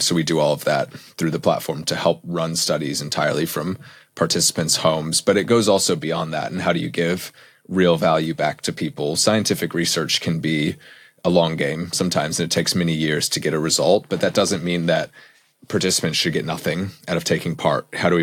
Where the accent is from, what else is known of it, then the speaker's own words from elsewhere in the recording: United States; now in Cambridge, United Kingdom; You can probably tell I'm American, not British, but I've lived in Cambridge for about 10 years. So I moved over to Cambridge to do my PhD